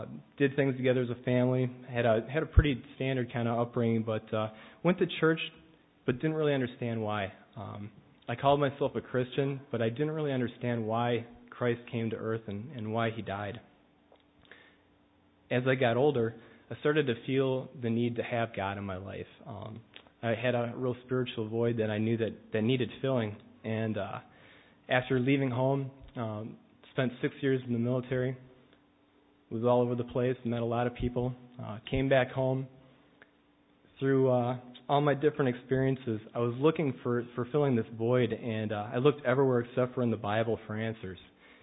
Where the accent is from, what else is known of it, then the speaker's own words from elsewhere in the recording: Cedarburg, Wisconsin, United States; you know that I grew up in Cedarburg. I'm a local guy.